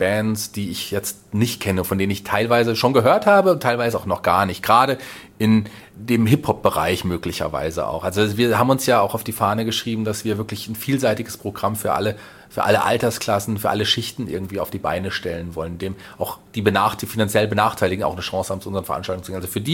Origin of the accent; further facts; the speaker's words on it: Fulda, Hesse, Germany; born there; Also ich bin gebürtiger Fulderer, bin glücklich, in dieser wunderbaren Stadt zu wohnen. Ich habe Fulda mal verlassen in Richtung Berlin, damals nach der Schule.